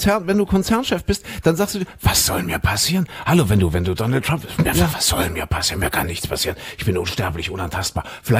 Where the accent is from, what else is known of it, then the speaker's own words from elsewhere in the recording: East Germany, Germany; Ich bin ja ein Kind der DDR.